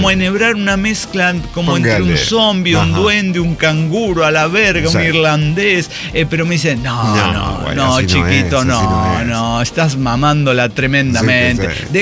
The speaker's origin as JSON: {"language": "Spanish", "town": "Monterrey", "region": "Nuevo León", "country": "Mexico", "tie": "born or raised there", "said": "aterrizaron una vez en mi tierra, en Monterrey"}